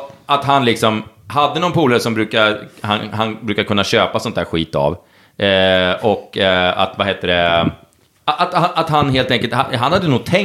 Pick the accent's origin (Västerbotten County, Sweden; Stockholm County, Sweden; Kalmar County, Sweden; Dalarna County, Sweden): Stockholm County, Sweden; Norrtälje; Norrtäljekille, det är ju där jag kommer ifrån. Det är mycket innavel där uppe.